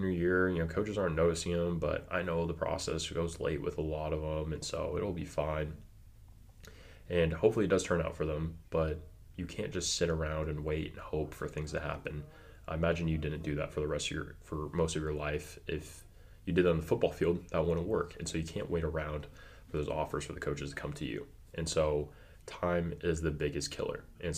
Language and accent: English; California, United States; But what I'll share with you from mine is I was from California.